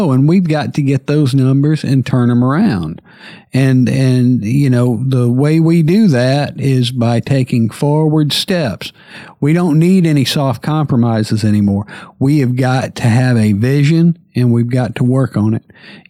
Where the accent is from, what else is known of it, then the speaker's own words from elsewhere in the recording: New Albany, Mississippi, United States; And I'm from New Albany.